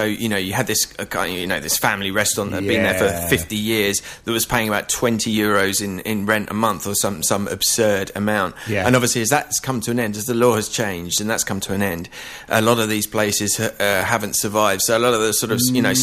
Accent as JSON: {"language": "English", "region": "East of England", "country": "United Kingdom", "lives_now": "Madrid, Spain", "said": "I'm from Essex originally."}